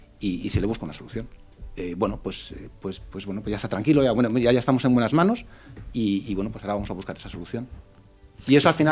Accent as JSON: {"language": "Spanish", "town": "Madrid", "region": "Community of Madrid", "country": "Spain", "moved": "as an adult", "lives_now": "Valencia, Spain", "said": "Yo soy un madrileño que se vino a Valencia hace 6 años. Me considero valenciano de adopción."}